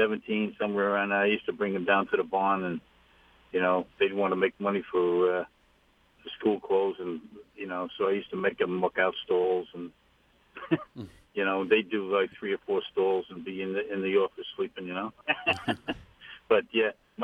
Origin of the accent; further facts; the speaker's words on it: Bellport, New York, United States; Well, I was born and raised in Bellport. It's a small little community out on Long Island. I still live there, as a matter of fact.